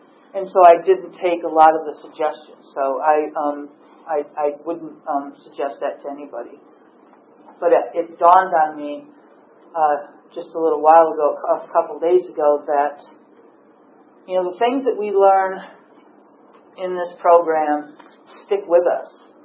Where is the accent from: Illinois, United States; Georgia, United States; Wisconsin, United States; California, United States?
Illinois, United States; But I come from a family, I was born in Illinois, I was raised in Illinois. We have a family of six.